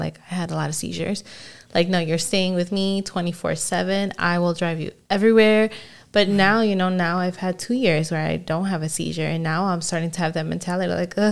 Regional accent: Chicago, Illinois, United States; moved away as an adult; Like, I'm from Chicago. So, right. Like, my transportation in Chicago was, like, everywhere.

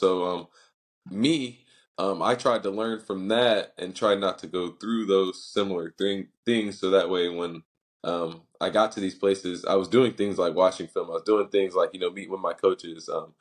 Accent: Springfield, United States; growing up in Springfield, I feel like mistakes come in very different forms

